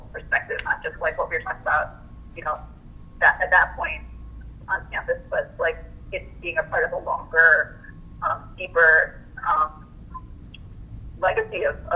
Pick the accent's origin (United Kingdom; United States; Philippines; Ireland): Philippines; like I'm Filipina